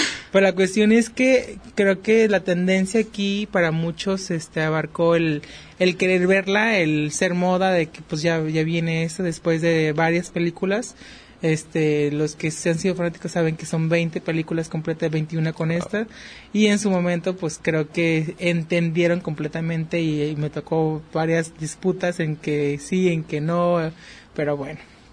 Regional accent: Mexico; como mexicanos

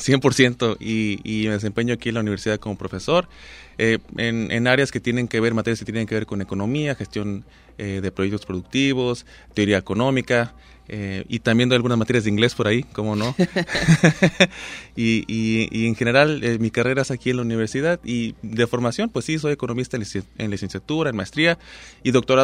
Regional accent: Puerto Vallarta, Jalisco, Mexico; yo soy de aquí, de Vallarta.

